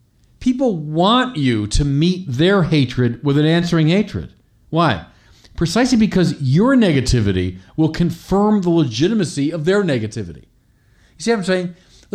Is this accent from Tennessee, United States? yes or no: no; Chicago, Illinois, United States; the greatest racism he faced anywhere in the country was right in my hometown of Chicago.